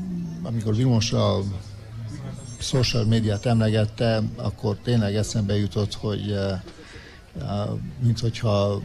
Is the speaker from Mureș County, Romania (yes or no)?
yes; Târgu Mureș, Mureș County, Romania; Én egy olyan Marosvásárhelyen nőttem fel, ahol együtt fociztunk románok, magyarok, zsidók, cigányok, itt három utcával arrább.